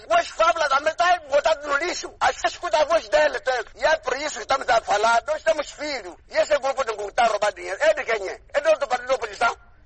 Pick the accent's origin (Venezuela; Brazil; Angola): Angola; Moxico; Sou natural do Mochico, vim para aqui no Kwanza Sul